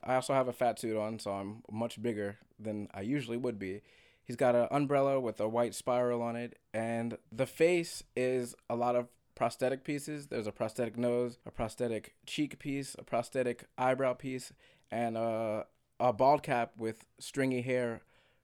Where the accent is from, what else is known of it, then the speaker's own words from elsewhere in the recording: Richmond, Virginia, United States; I am 31 and I'm from Richmond, Virginia.